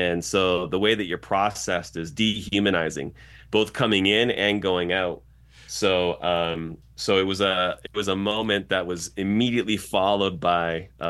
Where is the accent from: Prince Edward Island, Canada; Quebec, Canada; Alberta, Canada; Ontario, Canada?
Ontario, Canada; Toronto; I grew up in Toronto, and I grew up in a part of Toronto that afforded me a certain degree of streets sense as well.